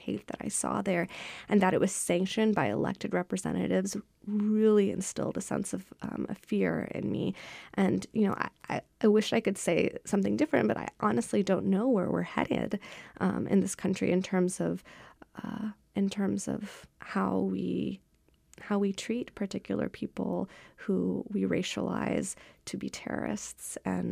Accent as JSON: {"language": "English", "region": "the South", "country": "United States", "tie": "born or raised there", "said": "You know, I grew up in the South. I'm a woman of color."}